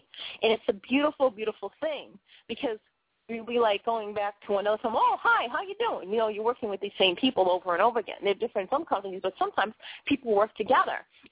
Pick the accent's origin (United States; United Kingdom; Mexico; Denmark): United States; Massachusetts; accent: Boston; now in Maine, United States; more so than actually my own Bostonian accent here.